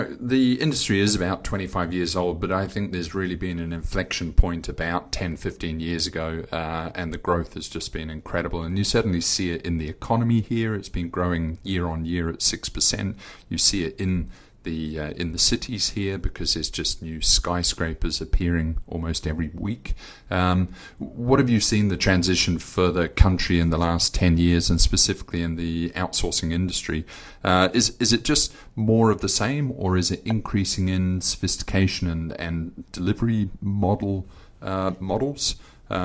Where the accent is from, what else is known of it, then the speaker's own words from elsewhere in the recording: Australia; now in Philippines; I'm Australian.